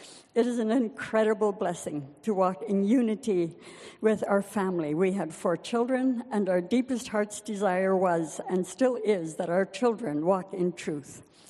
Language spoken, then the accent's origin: English; Vanderhoof, British Columbia, Canada; I was born and raised in Vanderhoof in a very large family.